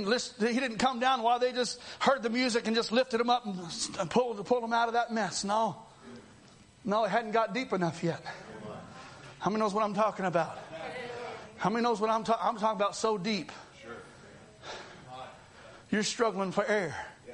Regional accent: Amarillo, Texas, United States; I'm a man from Amarillo, Texas.

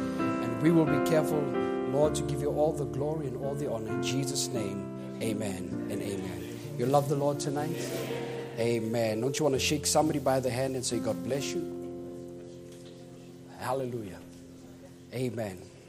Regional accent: United Kingdom; I hope my accent won't be too bad tonight. I'm British, so some of my words will be a bit different than yours.

